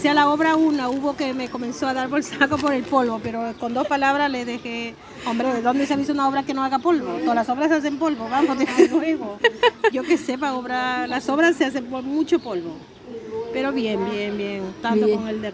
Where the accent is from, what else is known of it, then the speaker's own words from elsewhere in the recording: Peru; now in Spain; Desde que vine de Perú.